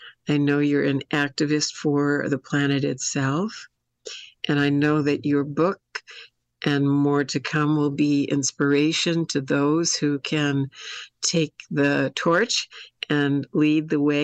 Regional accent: North Woods, United States; Well, when I was growing up in the North Woods, there were so many camps in the North Woods where I was.

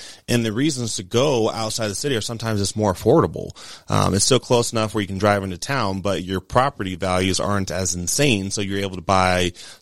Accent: California, United States; now in Arizona, United States; Because I came from California. Mm-hmm. When I first came to Arizona, I had to basically embrace the culture

